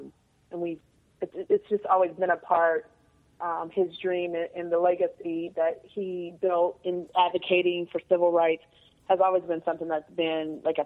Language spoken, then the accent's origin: English; Portsmouth, Ohio, United States; now in New York City, United States; I'm a recent transplant to New York City. I'm originally from Ohio. I grew up in a small town in Ohio called Portsmouth, Ohio, the first part of my childhood